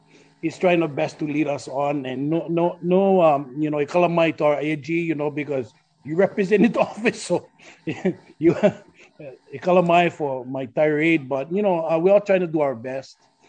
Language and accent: English; Hawaii, United States; As a Hawaiian, we always find solution.